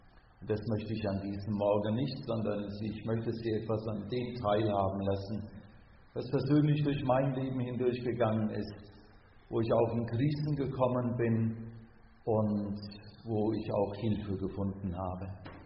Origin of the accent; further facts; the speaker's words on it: Hesse, Germany; Wir sind beide in der Nähe von Marburg aufgewachsen, auf dem Land. Wir leben auch seit über 25 Jahren wieder dort.